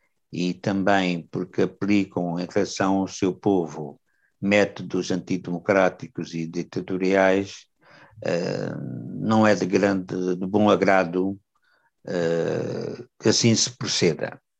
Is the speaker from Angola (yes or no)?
yes; Angola; como angolanos que somos